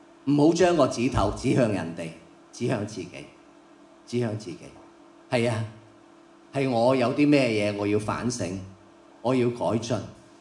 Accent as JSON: {"language": "Cantonese", "country": "China", "said": "自卑咧唔系我哋中国人，即系平时我哋讲话啊，你咁自卑噶"}